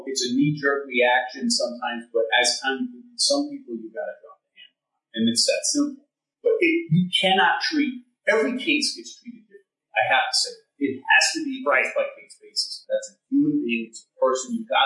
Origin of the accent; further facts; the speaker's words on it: Pittston, Pennsylvania, United States; I grew up in Greater Pittston, which I wasn't wrestling with the issues that face African Americans.